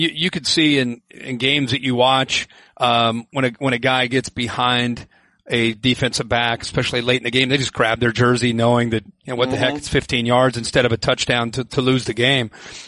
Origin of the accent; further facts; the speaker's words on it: Ohio, United States; Growing up in Ohio, I am a passionate, blinded Reds fan.